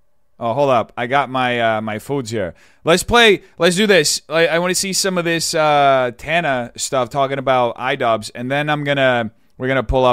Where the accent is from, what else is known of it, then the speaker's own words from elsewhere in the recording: São Paulo, Brazil; São Paulo Fashion Week is like the New York Fashion Week for my hometown. It's like the biggest fashion week in Brazil.